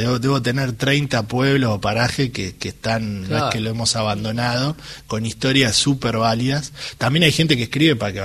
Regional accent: Argentina

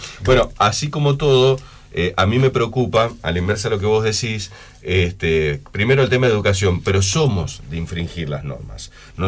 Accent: Paraná, Entre Ríos, Argentina; somos así los latinos y más los paranaenses

